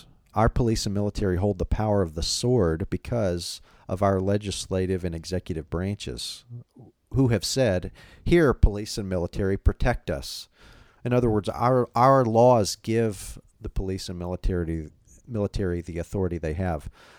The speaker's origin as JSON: {"language": "English", "region": "Texas", "country": "United States", "tie": "born or raised there"}